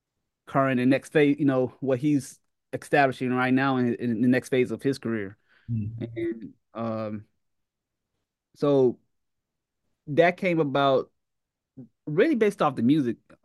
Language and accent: English; Mississippi, United States; You know, I'm from Mississippi. I grew up and you know, that's our music.